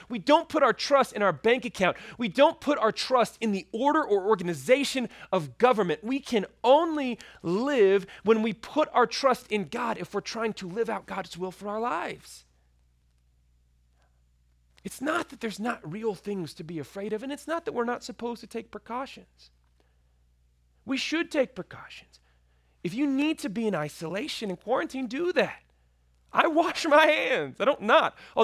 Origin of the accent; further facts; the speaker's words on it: Texas, United States; You know, growing up in West Texas, you could see the storms before they hit.